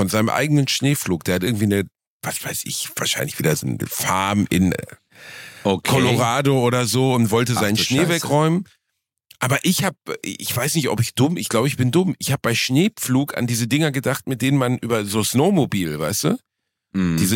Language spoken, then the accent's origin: German; Germany